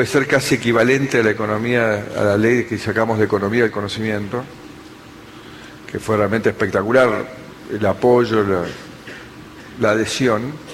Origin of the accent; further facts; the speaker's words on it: Argentina; me sentí muy orgulloso como argentino